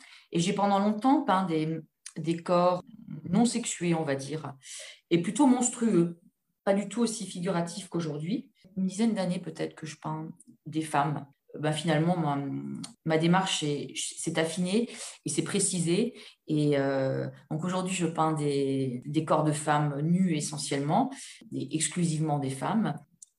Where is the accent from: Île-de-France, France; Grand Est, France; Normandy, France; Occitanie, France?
Grand Est, France; j'ai 48 ans. Je vis et je travaille près de Reims. Depuis 20 ans, j'ai grandi en Moselle, donc près de chez vous à Metz.